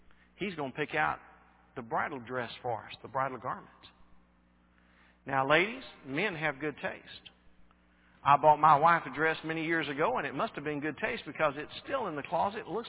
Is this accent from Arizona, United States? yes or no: no; Texas, United States; Now, when I was growing up in East Texas, we said "washed."